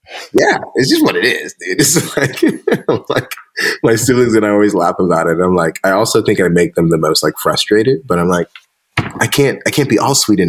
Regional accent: San Diego, California, United States; I am from San Diego.

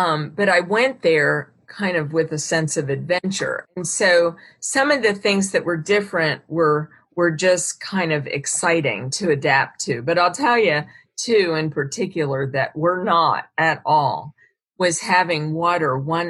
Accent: United States; And of course, I'm American.

